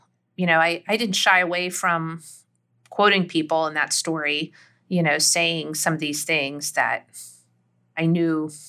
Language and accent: English; the South, United States; Like, I just know deep in my bones as a Southerner that, you know, having grown up that way